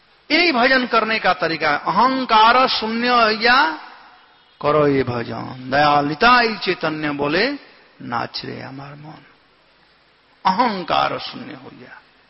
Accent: Bihar, India; हमारे यहां बिहार में कहते हैं तीन दिन का पहुना और चार दिन के केहुना

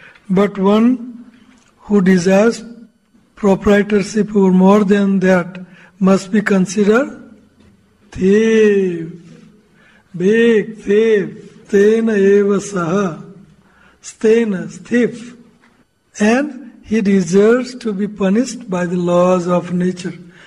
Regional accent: Durban, KwaZulu-Natal, South Africa; I'm coming from Durban, you know, kheer and rasgullas.

